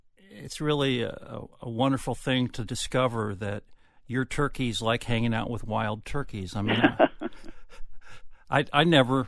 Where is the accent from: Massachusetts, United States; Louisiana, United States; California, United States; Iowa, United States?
Iowa, United States; Des Moines; I grew up in Des Moines, and one time when we were in high school, we looked at the map, and we decided we wanted to go out on a spring day like today and drive to one of these remnants of native prairie.